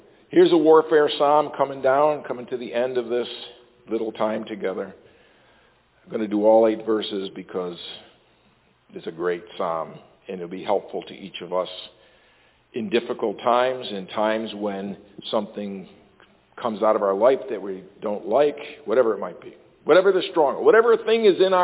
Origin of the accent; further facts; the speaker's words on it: Ireland; I will justify it. I'm Irish. Covers everything.